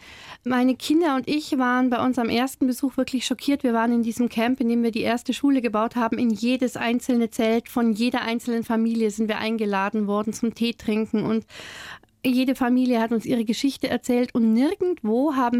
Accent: Weiler, Bavaria, Germany; also born or lived in Lindenberg; tatsächlich bin ich nur in Lindenberg geboren, weil dort das nächste Krankenhaus ist. Aufgewachsen bin ich in einem noch viel idyllischeren Örtchen, aha, nämlich Weiler. Das ist daneben und noch ein ganzes Stückchen kleiner.

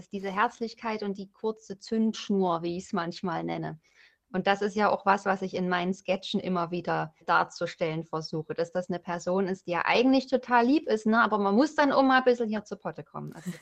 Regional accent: Chemnitz, Saxony, Germany; Ich komme ursprünglich aus Chemnitz und da haben wir eben Nu, was einfach am Satzende als Bestätigung steht, so wie man in Norddeutschland vielleicht nech sagen würde.

